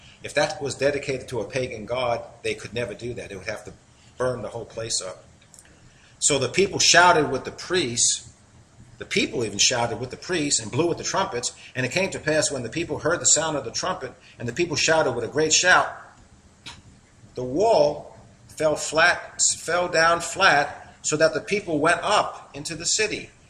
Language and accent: English; New York, United States; accent: New York; It's hard to say it with my New York accent.